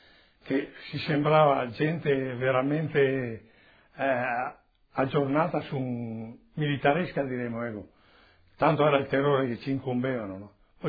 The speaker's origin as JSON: {"language": "Italian", "town": "Feltre", "region": "Veneto", "country": "Italy", "tie": "born there", "said": "sono nato a Feltre il 12 ottobre del 1926."}